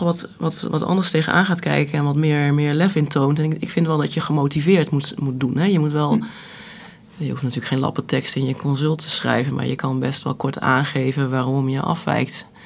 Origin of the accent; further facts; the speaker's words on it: Netherlands; En dat merk ik ook als ik in het buitenland werk. Als Nederlanders hebben we toch het idee dat wij het goed doen.